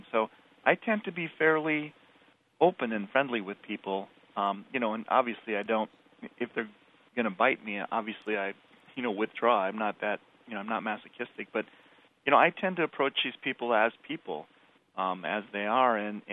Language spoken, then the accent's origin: English; Minnesota, United States; I grew up in Minnesota, went to undergrad there, and I went to med school at the University of Minnesota